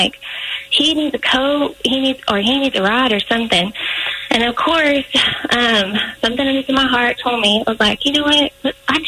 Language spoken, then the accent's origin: English; Texas, United States; I can understand what you're saying because I'm from West Texas, but I can't speak it.